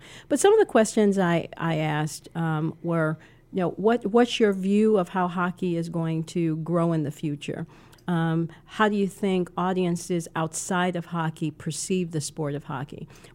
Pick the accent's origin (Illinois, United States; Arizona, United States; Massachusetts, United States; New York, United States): Illinois, United States; Chicago; I grew up in Chicago, and grew up in the 60s